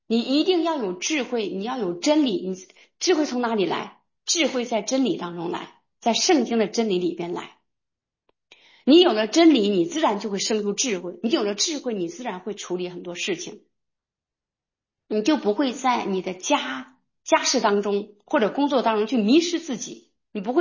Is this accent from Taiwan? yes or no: no; China; 因为我们中国人都太有爱了，都太有责任心了